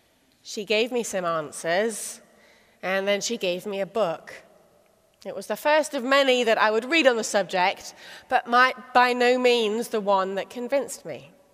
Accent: Oxford, South East England, United Kingdom; the church I grew up in Oxford

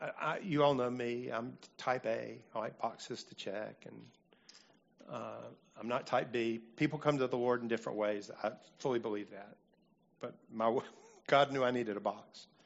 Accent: Birmingham, Alabama, United States; I did Sean's funeral a few weeks ago in Birmingham at the church where we were, where we grew up.

